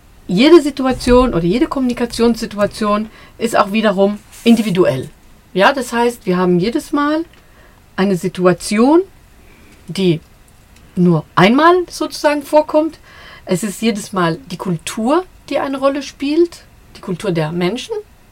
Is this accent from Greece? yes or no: no; Jordan; Ich bin in Jordanien aufgewachsen.